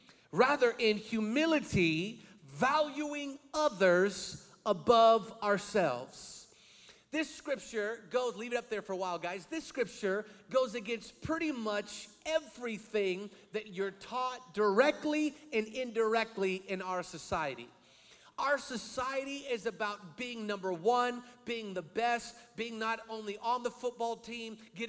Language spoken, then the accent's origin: English; Seattle, Washington, United States; I'm a big football fan, and the Seahawks are my team. I'm from Seattle.